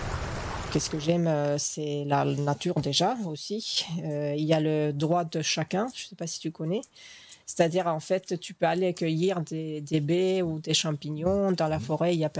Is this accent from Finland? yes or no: yes; Finland; Et moi je me souviens quand j'étais enfant, déjà en Finlande les enfants ils vont à l'école eux-mêmes, soit en vélo, soit en marchant en hiver